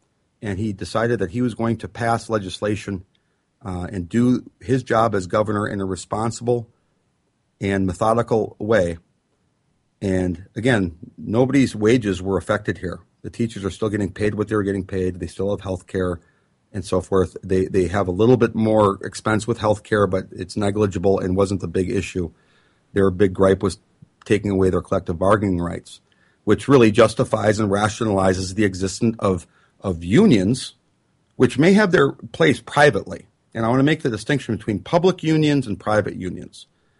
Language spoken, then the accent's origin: English; Wisconsin, United States; I'm proud of my state. I'm from Wisconsin, and I'm very proud of our state